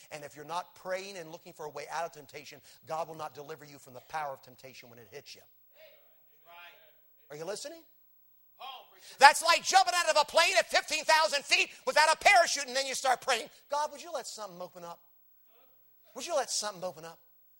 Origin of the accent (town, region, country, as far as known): Little Rock, Arkansas, United States; born there